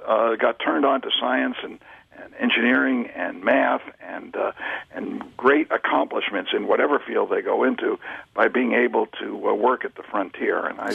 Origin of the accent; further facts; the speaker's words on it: New York, United States; now in Los Angeles, United States; I tell people I was raised in New York and live in Los Angeles